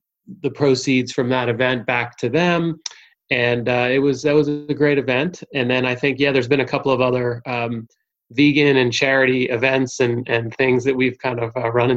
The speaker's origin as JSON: {"language": "English", "region": "New Jersey", "country": "United States", "moved": "as an adult", "lives_now": "Atlanta, United States", "said": "I'm originally from New Jersey. I went to school in North Carolina at Wake Forest. So I kind of slowly started heading down south and ended up, you know, down in Atlanta."}